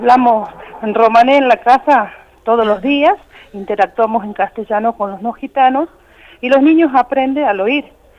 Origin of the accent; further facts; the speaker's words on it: Argentina; somos argentinos, somos de etnia romaní, pero somos ciudadanos argentinos.